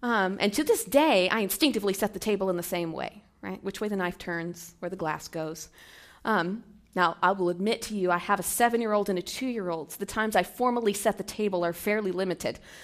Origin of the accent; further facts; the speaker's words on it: Arlington, Texas, United States; I grew up in Arlington.